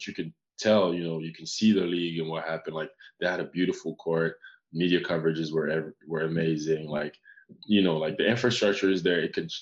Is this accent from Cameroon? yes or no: yes; Cameroon; now in United States; I am a professional basketball player. I'm from Cameroon, the greatest country in Africa in the world.